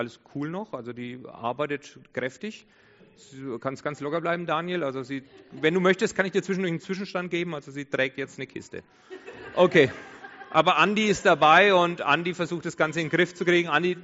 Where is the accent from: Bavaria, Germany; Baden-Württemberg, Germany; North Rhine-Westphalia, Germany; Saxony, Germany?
Bavaria, Germany; Nuremberg; born there; Ihr seht, ich bin in Nürnberg geboren.